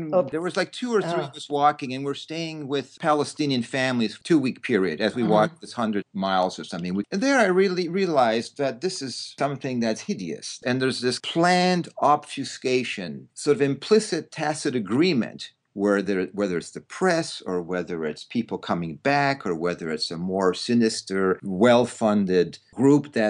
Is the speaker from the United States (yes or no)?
no; Toronto, Ontario, Canada; born there; I was born in Toronto. My family background, they came from Hungary.